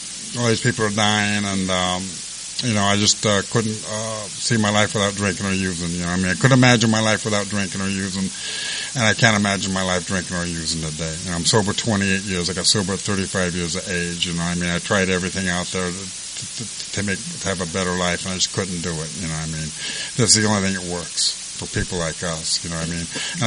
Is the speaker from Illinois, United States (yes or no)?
no; Santa Monica, California, United States; So I grew up all around West LA, Santa Monica area, and I never amounted to much.